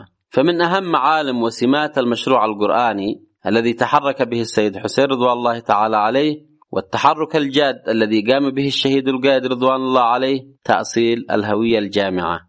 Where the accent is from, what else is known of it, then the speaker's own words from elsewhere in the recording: Yemen; على مستوى بلدنا اليمن